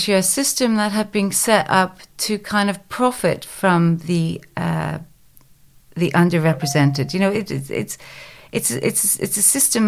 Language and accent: English; Belfast, Northern Ireland, United Kingdom; I learned that from growing up in Belfast, where I saw women do amazing things, reach amazing heights.